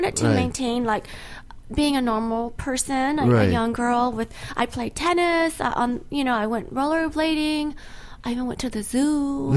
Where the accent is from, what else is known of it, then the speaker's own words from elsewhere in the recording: the South, United States; accent: Southern; She had me going to acting school to get rid of my Southern accent.